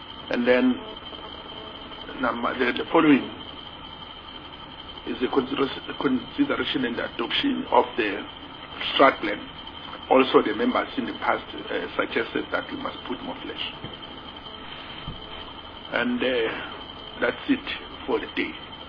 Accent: Mpumalanga, South Africa; Originally, I'm from Mpumalanga. I'm representing Mpumalanga.

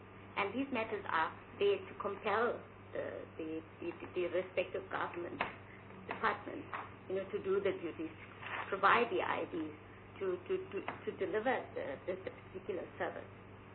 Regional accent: Durban, KwaZulu-Natal, South Africa; Okay, to start off, I'm from Durban, and you see from my city, I'm from Durban.

